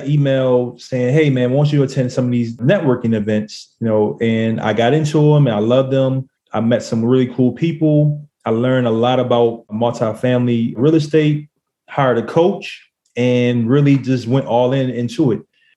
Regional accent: Baltimore, Maryland, United States; now in Washington State, United States; tried to wholesale a little bit in my hometown of Baltimore, Maryland.

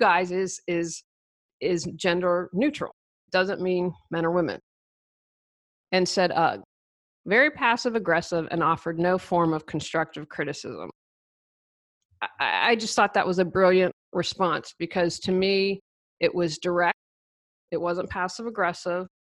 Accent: Wheeling, West Virginia, United States; I feel like I grew up in Wheeling, West Virginia. It's right outside of Pittsburgh. I think you guys is fairly common.

